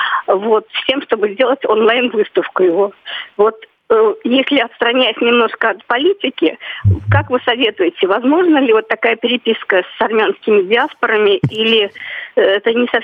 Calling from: Kaliningrad, Kaliningrad Oblast, Russia; город Калининград.

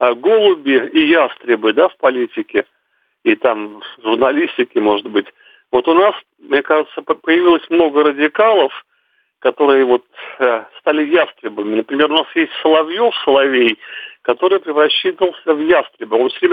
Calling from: Leningrad Oblast, Russia; я звоню из Ленинградской области, Гатчинский район. Mm-hmm. Есть такой поселок, где много цыган живет. Но сам-то я русский вроде как.

